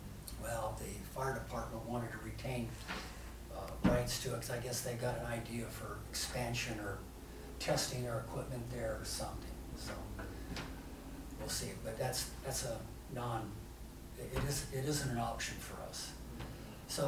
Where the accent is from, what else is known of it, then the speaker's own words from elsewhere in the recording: Port Chicago, California, United States; also born or lived in West Pittsburgh; I grew up in Port Chicago. And I moved over here to West Pittsburgh in the fifth grade.